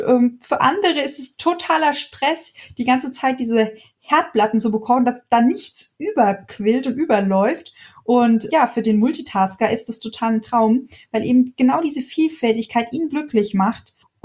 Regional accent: Hesse, Germany; Zumindest sagt man das bei uns in Hessen so.

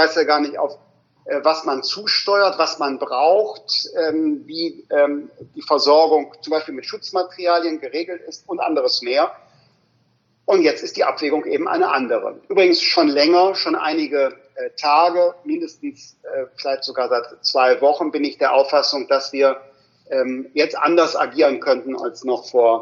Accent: Rhineland, Germany; Ich bin ja Rheinländer.

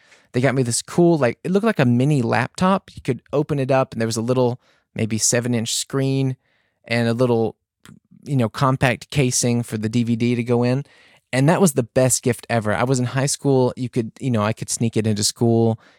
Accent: the South, United States; I mean, I'm from the South. I'm from the South, you know, I've heard a bunch of accents. Ain't nothing wrong with a Southern accent.

